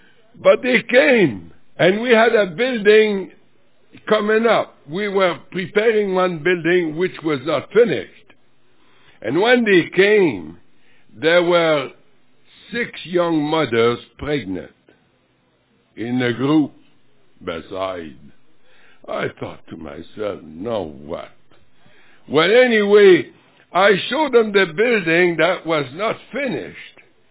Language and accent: English; Elliott Lake, Ontario, Canada; also born or lived in Tree River; I was raised, I grew up out there, although I was born in Tree River, but you know, I was still in Elliott Lake